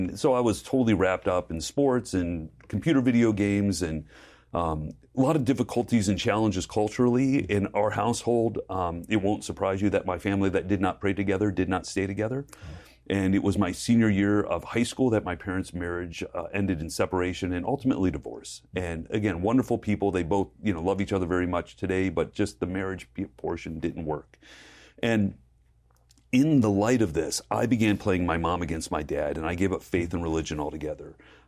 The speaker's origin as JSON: {"language": "English", "region": "Texas", "country": "United States", "tie": "born or raised there", "also_born_or_lived": "Amherst, Ohio", "said": "Well, I was born in Amherst, Ohio, just north of our location here, and then we moved to Texas when I was young"}